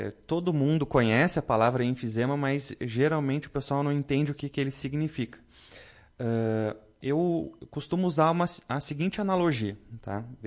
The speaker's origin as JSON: {"language": "Portuguese", "town": "Porto Alegre", "region": "Rio Grande do Sul", "country": "Brazil", "said": "Não, talvez vocês percebam pelo sotaque, assim, eu sou de Porto Alegre."}